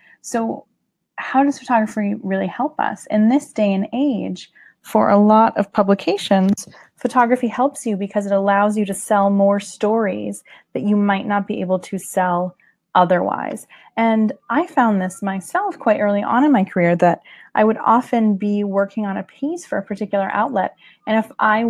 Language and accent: English; California, United States; Now, I'm from California, and a lot of people from the West can tell you that the changing of the leaves